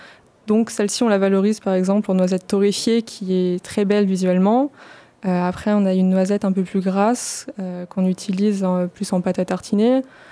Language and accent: French; Loudun, Nouvelle-Aquitaine, France; Non, on est de Loudun.